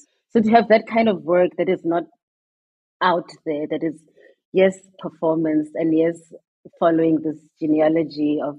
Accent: South Africa; a recognition as a South African artist in South Africa by South Africans was really important.

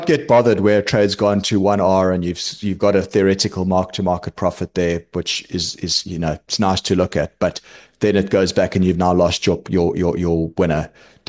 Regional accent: South Africa; So I mean, I'm from South Africa.

